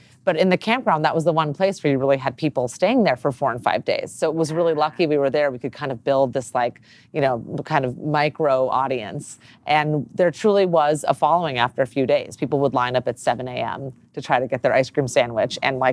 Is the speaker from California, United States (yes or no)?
yes; Los Angeles, California, United States; Here, from here.